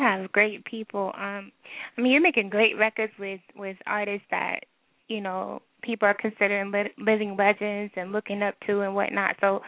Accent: Austin, Texas, United States; It was mine, too, and I'm from Texas, and I was from Austin.

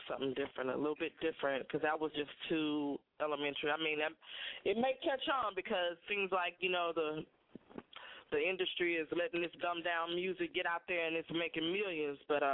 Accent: Houston, Texas, United States; because I'm from Houston, and we lay back

